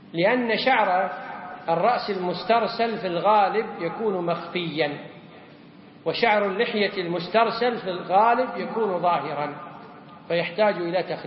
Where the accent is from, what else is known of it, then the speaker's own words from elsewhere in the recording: Kuwait; ولذلك نجد أكثر المواضع الحمد لله عندنا في الكويت فيه مقاعد للجلوس